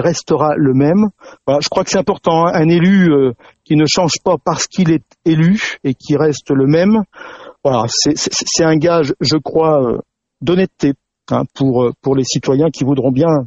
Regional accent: Nouvelle-Aquitaine, France; j'ai grandi sur les Vals de Saint-Onge et je me suis ensuite établi plus du côté de Saint, donc la circonscription, je la connais.

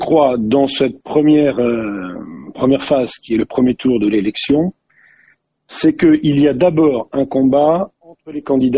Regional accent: Saintes, Nouvelle-Aquitaine, France; Alors, moi je suis né à Sainte. J'y vis depuis plus de 30 ans. En fait, je suis un enfant de la Saintonge où j'ai mes racines

